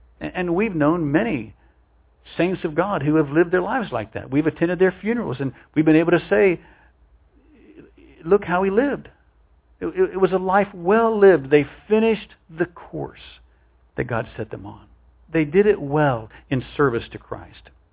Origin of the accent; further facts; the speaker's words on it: West Virginia, United States; Where I grew up in West Virginia, the main brand of milk and ice cream at the supermarket was Borden's.